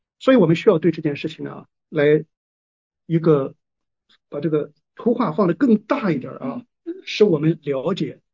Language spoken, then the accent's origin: Chinese; China; 所以我们中国人呢，常常把这个悔改前边呢加了一个字，叫做认罪